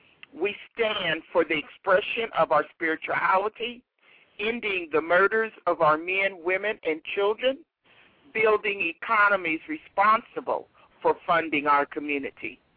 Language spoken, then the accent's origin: English; Chicago, Illinois, United States; So in 2005, it was in Chicago, Illinois, and Chicago is also my hometown. I was born in Chicago, Illinois